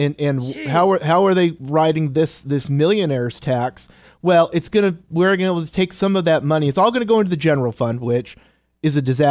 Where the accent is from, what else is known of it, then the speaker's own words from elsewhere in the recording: Seattle, Washington, United States; growing up in the Seattle area, they already took out.